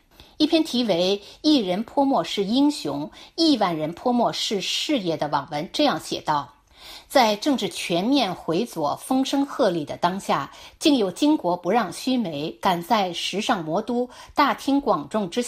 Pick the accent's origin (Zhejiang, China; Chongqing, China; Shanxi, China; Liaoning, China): Zhejiang, China; Jiaxing; 我是嘉兴人